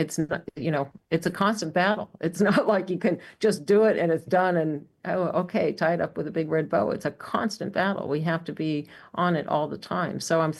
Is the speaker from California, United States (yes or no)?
yes; San Francisco, California, United States; My own water passion starts young. I'm from the San Francisco area. There was a horrific oil spill when I was a kid